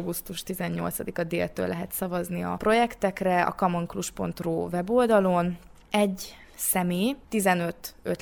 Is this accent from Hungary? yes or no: no; Satu Mare, Satu Mare County, Romania; now in Cluj-Napoca, Romania; én is szatmári vagyok például, és nincsen még kolozsvári személyem